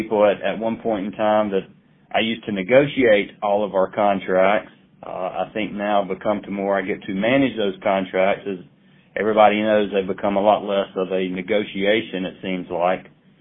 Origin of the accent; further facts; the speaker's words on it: Conway, United States; Like I said, I grew up right here in Conway, so I've loved the area.